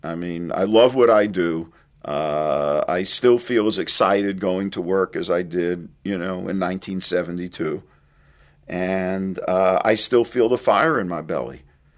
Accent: Brooklyn, New York, United States; everything that I had been taught about sports as a male child growing up in Brooklyn.

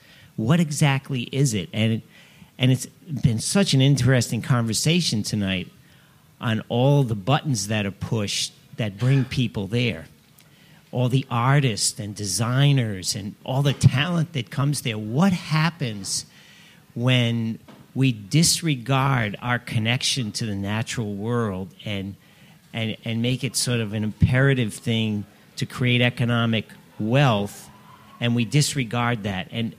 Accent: South Kingstown, Rhode Island, United States; I'm from South Kingston.

